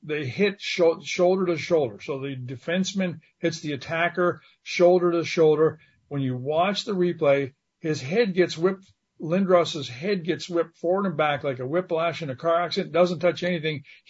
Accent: Canada; I'm a hockey fan growing up in Canada.

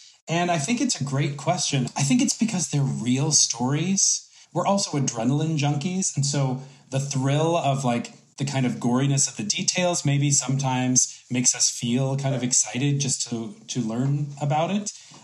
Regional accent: Utah, United States; And growing up in Utah, that's like having the last name Mr. or President.

